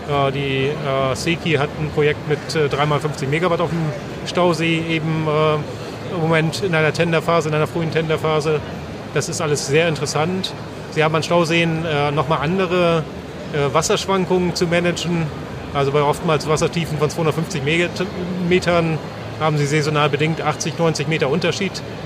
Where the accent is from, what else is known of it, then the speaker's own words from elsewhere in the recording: Northern Germany, Germany; als Norddeutscher sage ich